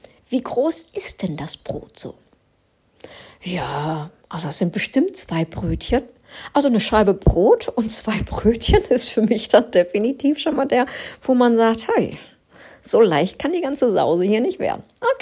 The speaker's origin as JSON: {"language": "German", "region": "North Rhine-Westphalia", "country": "Germany", "lives_now": "Northern Germany", "said": "wie sagt man bei uns im Pott, sagt man Pommesbude. Hier sagt man Imbiss im Norden."}